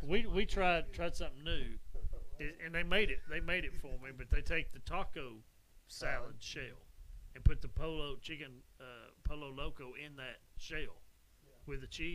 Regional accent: the South, United States; I'm from the South.

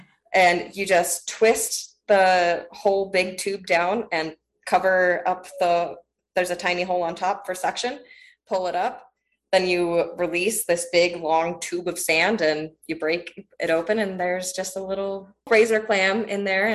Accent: Oregon, United States; now in Montana, United States; I have not always been here. I grew up in Oregon, which was an awesome way to grow up.

